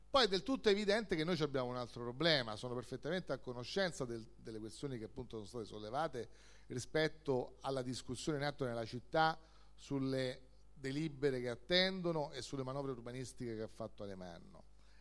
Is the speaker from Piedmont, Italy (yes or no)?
no; Rome, Lazio, Italy; io sono cresciuto a Donna Olimpia, grandi palazzi fatti negli anni 60